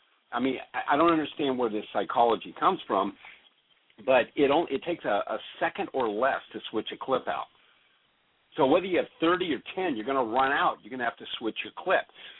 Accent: Alaska, United States; I'm from Alaska.

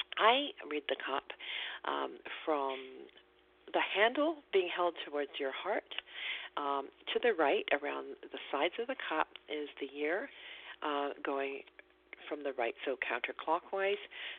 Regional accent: England, United Kingdom; moved away; which is kind of strange because I am English. So tea time and having cups of tea was a part of my life, you know, for all those years that I lived in England.

